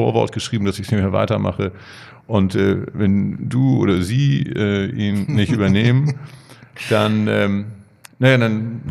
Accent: Hamburg, Germany; born there; So, aber ich bin in Hamburg geboren

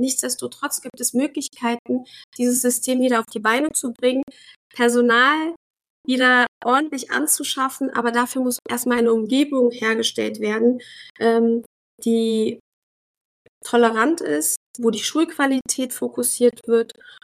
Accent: Berlin, Germany; born there; Und bin gebürtige Berlinerin und Türkin, lebe schon gefühlt mit kleinen Ausnahmen nur in Berlin.

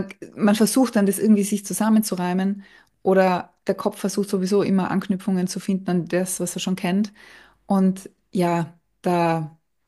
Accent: Tyrol, Austria; in meiner Heimat Tirol

